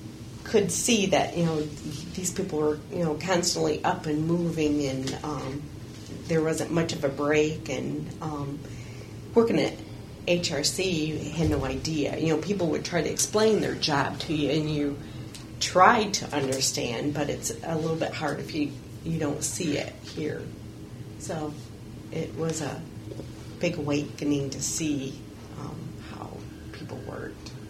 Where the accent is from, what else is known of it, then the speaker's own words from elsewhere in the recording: Lansing, Michigan, United States; My parents just recently moved away from that area, so we grew up in Lansing and always.